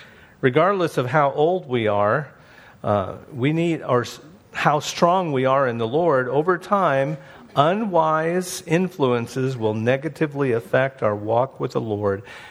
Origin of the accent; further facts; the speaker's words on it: Indiana, United States; I remember growing up in Indiana, and I did not know we had an accent until I went somewhere else, and they told me, where are you from? I said, well, I'm a Hoosier. I'm from Indiana.